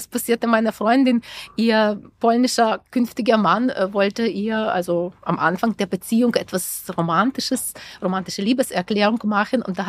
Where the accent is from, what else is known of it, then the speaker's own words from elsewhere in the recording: Ukraine; first language Ukrainian; German is a second language; das Französische, das Tschechische oder meine Muttersprache, das Ukrainische gehören auch dazu.